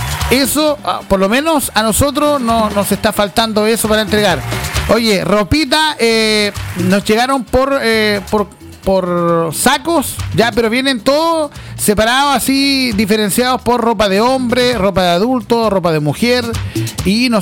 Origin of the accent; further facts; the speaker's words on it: Chile; Así somos los chilenos, así somos los chilenos.